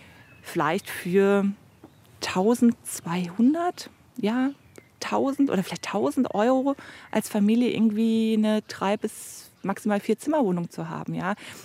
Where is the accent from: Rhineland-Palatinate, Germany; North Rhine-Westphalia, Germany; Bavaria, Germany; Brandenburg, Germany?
Bavaria, Germany; Munich; moved away; Also ich vermisse München an sich schon viele Dinge, weil das einfach meine Heimat war.